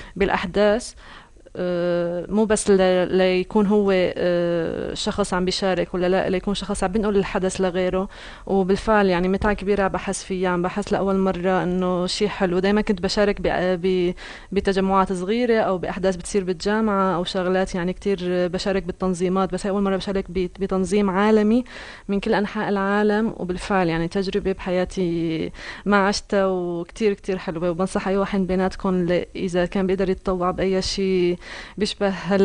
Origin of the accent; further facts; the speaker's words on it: Syria; now in Tarragona, Spain; أنا سورية بس عايشة بإسبانيا،